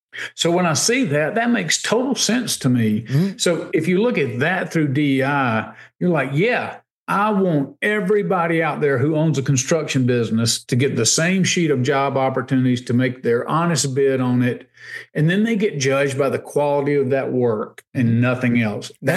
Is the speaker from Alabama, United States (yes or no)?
yes; Alabama, United States; that's been housed, our capital in Montgomery. It's an hour away from my hometown.